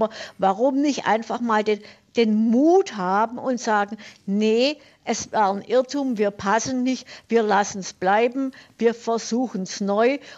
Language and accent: German; Stuttgart, Baden-Württemberg, Germany; ich bin ja aus Stuttgart, aus der besten Baustelle oder aus Baustelle des besten Bahnhofsprojekts Europas oder der Welt seit 16 Jahren.